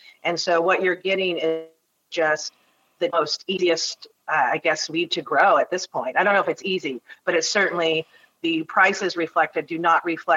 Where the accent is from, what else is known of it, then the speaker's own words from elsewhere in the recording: Portland, Oregon, United States; I've lived in Oregon since 1968. I was born here in Portland.